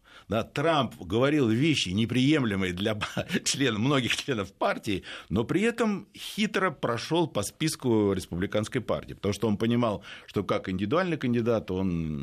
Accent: Russia; born there; Родился я в России.

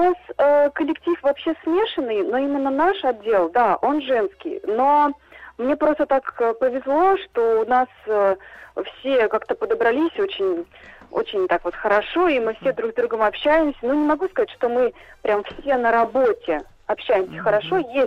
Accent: Moscow, Russia; я из Москвы

